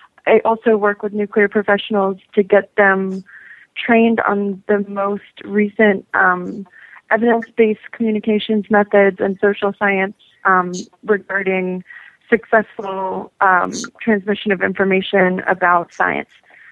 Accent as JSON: {"language": "English", "region": "South Carolina", "country": "United States", "tie": "born or raised there", "said": "I live in South Carolina, so I do a lot of local advocacy in my home state."}